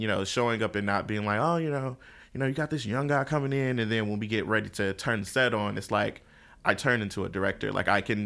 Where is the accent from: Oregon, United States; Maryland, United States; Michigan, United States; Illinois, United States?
Michigan, United States; Detroit; So like, you know, I'm from Detroit.